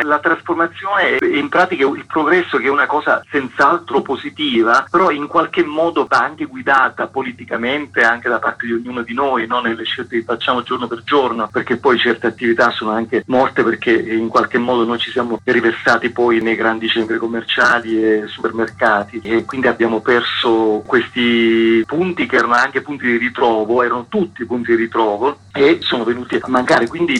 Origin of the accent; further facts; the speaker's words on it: Calabria, Italy; Via del Popolo, più guarda, confesso anche la via dove ho sempre abitato, insomma nel mio paese calabro, una cittadina, una via che poi è una strada principale